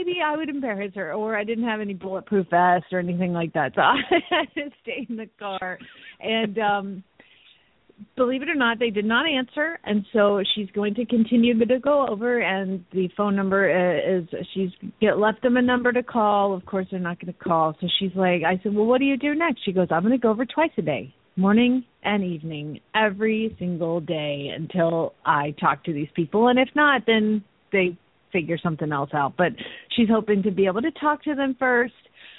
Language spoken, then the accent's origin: English; Phoenix, Arizona, United States; from Phoenix, Arizona